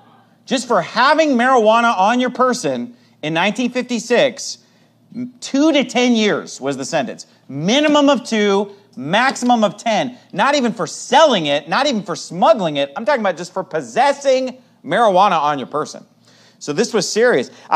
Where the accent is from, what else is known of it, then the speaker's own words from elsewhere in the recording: Sacramento, California, United States; I always enjoy preaching in Sacramento, California, my hometown.